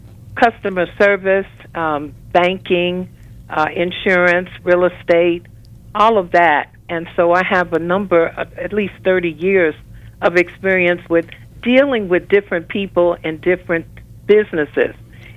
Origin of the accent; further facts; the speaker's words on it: New York, United States; because I'm from New York, we went to a school that was very diversified in our students